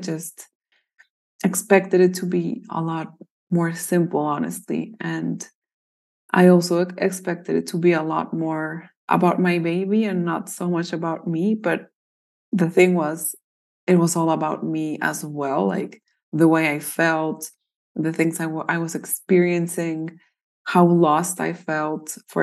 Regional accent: Colombia; now in Boquete, Panama; I am from Colombia in South America, but I live in Panama, in the highlands of Panama in Boquete, with my husband and our 2.5-year-old little boy. I've been here for almost 9 years now.

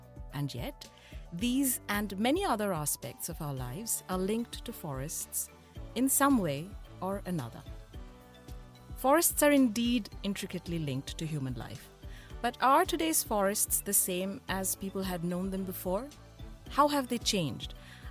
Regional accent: Kolkata, West Bengal, India; I grew up in India, right? I grew up in Calcutta, to be precise.

